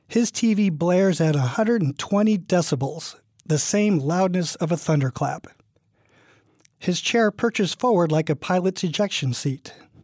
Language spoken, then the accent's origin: English; Colorado Springs, Colorado, United States; lives in an assisted living home in Colorado Springs, Colorado, my hometown.